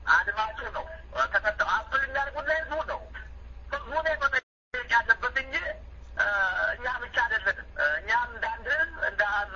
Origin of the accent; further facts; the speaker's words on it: Amhara, Ethiopia; የጎንደር ክፍለ ሀገር ተወላጅ ነኝ። ጋይንት አውራጃ ተወልጄ ያደኩኝ ጎንደር